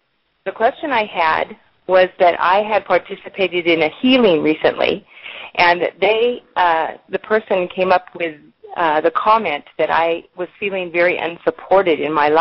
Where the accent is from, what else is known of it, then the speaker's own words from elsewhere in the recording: Richmond, California, United States; I come from Richmond, California.